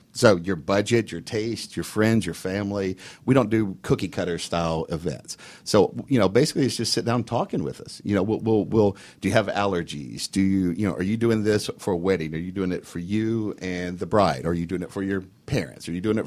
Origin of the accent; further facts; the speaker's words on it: Memphis, Tennessee, United States; I'm from Memphis.